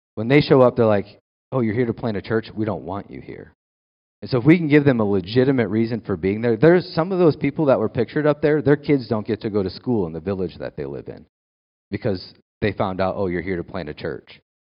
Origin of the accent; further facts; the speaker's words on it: Dubuque, Iowa, United States; an hour and a half away from where I grew up in Dubuque. So this picture is actually taken in Dubuque.